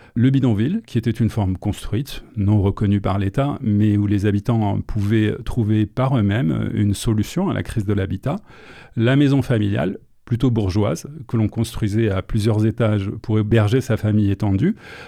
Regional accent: Algiers, Algiers Province, Algeria; Je sais que c'est des choses que j'avais vues dans mon enfance à Alger.

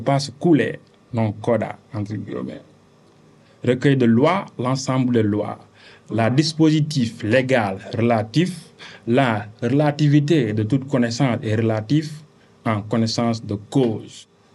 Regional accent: Mali; first language Bambara; Aounitché, vous dites merci, c'est en Bambara, c'est ma langue maternelle.

